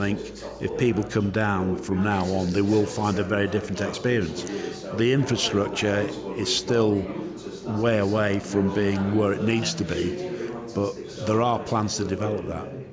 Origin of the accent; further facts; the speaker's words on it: Sale, North West England, United Kingdom; I'm from Sale.